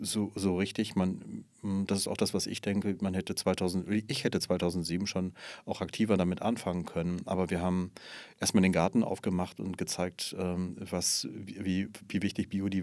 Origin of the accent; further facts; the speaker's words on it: North Rhine-Westphalia, Germany; Ja, ich komme aus Westfalen